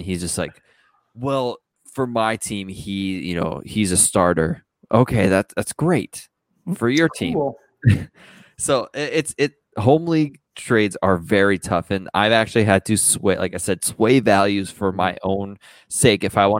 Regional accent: Minnesota, United States; And yes, I, as a Minnesotan, have said some bad things to people.

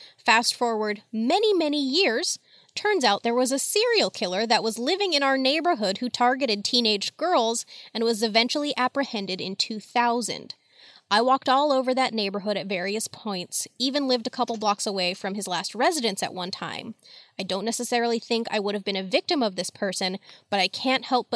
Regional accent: Houston, Texas, United States; When I was a teen, I grew up in the Heights of Houston, and I would walk to school every day in the 90s.

